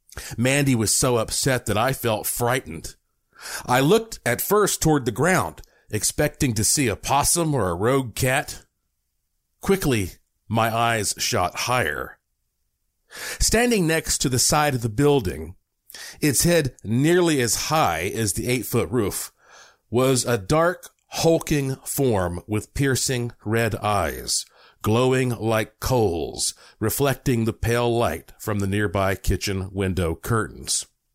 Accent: Asheville, North Carolina, United States; born there; My family has been in North Carolina on both sides since the late 1700s. I was born in Asheville.

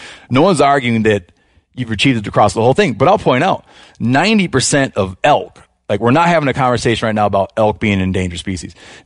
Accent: Michigan, United States; They're not doing fantastic in the southern portion of my home state of Michigan, which is absent of them.

